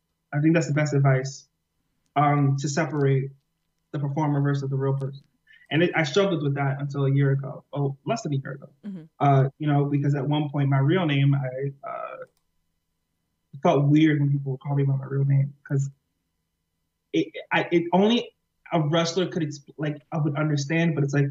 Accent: New York, United States; And I'm from New York, I'm from the Bronx.

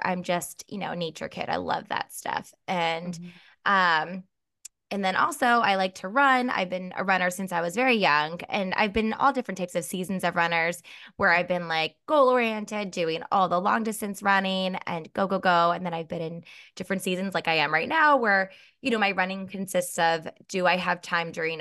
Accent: Collegeville, Pennsylvania, United States; I originally grew up in the suburbs of Philadelphia. I grew up in Collegeville, Pennsylvania, which is kind of like right outside of King of Prussia.

